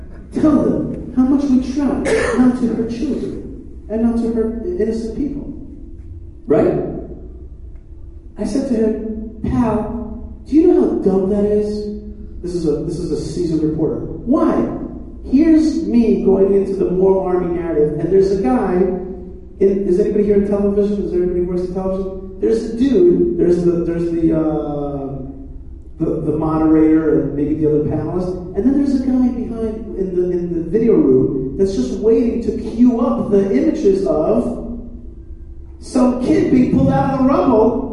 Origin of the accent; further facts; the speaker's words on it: United States; now in Israel; though I am American and proud of it and thankful for this country and many of the gifts that it gave our people and certainly my family, I am a Zionist and I live in Israel